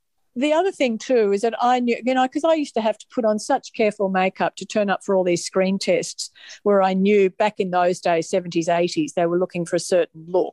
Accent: Melbourne, Victoria, Australia; I grew up in Melbourne, which is where we live now, and I got in.

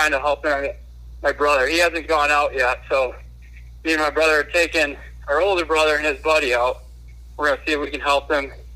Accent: Grand Rapids, Michigan, United States; Grand Rapids area of Michigan.

